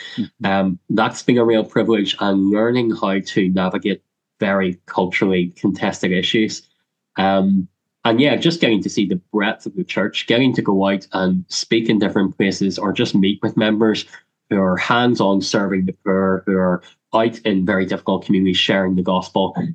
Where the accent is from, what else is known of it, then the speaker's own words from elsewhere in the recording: Northern Ireland, United Kingdom; I got very interested in the troubles, in what had unfolded just a few miles from where I grew up in the Mays prison.